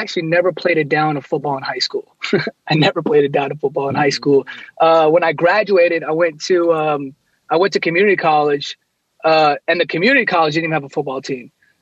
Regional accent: Egypt; So I'm Egyptian. I'm also mixed with I'm Iranian and Afghan, but mainly Egyptian. But most people think I'm Indian.

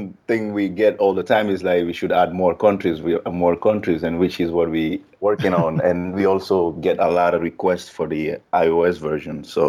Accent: Guinea; moved away; I'm originally from Guinea, right? So, and having been in this country for so long

